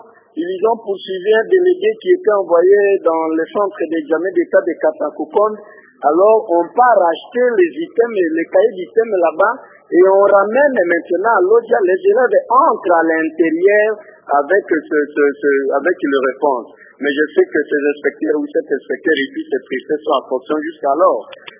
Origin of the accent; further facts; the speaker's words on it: Sankuru, DR Congo; je viens du Sankourou, je suis de Loge.